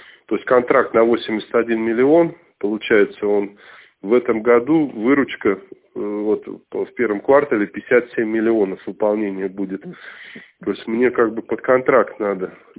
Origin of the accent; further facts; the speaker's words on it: Moscow, Russia; потому что я сам москвич